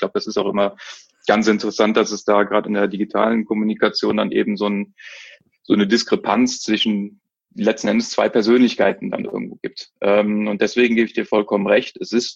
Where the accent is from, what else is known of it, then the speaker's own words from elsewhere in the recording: Cologne, North Rhine-Westphalia, Germany; ich bin ja jetzt aus Köln